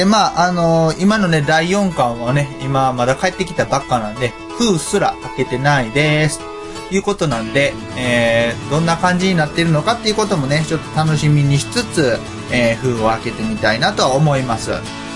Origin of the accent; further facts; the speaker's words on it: Osaka, Japan; 大阪のね、他のところとか言われたってわかんないんですよ。なんで、もう全部ね、自分の地元の地域のところで済ましてるっていう感じ